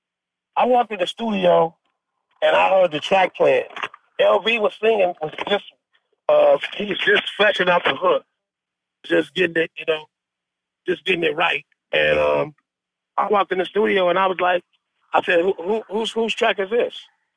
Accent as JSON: {"language": "English", "town": "Los Angeles", "region": "California", "country": "United States", "tie": "born or raised there", "said": "I grew up in Los Angeles during the time when the average lifespan of a young black male was 22 years old."}